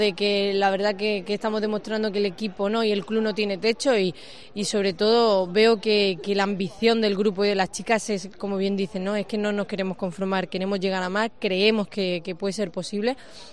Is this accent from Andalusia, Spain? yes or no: yes; Málaga, Andalusia, Spain; Yo como malagueña, el poder estar aquí, disputar esta fase de grupo